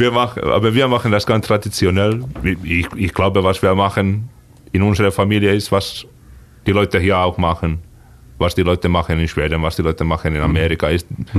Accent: Finland; German is a second language; now in Germany

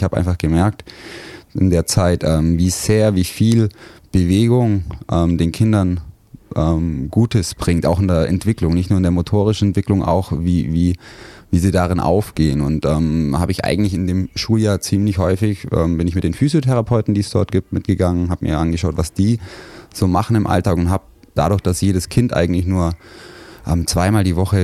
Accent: Neu-Ulm, Bavaria, Germany; In einem kleinen Vorort von Neu-Ulm, Burlafingen, vielleicht sagt das dem einen oder anderen etwas. Ländlich, das war schön für mich auf jeden Fall

